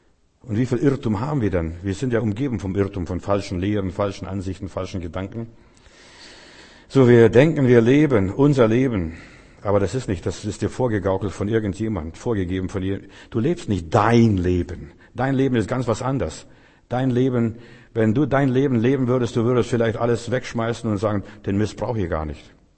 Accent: Russia; moved away; als wir noch in Russland waren, ich komme aus der Sowjetunion, als wir noch in Russland waren

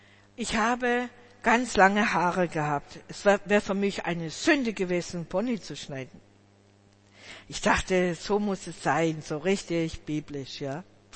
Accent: Southern Germany, Germany; aber ich bin im Pietismus in Süddeutschland aufgewachsen.

